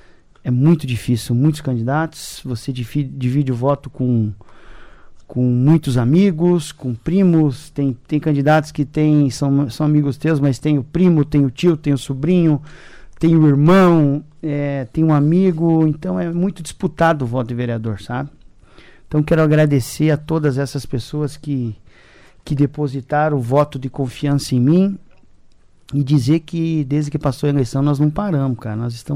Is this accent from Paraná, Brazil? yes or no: yes; Santa Helena, Paraná, Brazil; now in Cascavel, Brazil; Eu já fazia política na minha cidade natal, que é Santa Helena.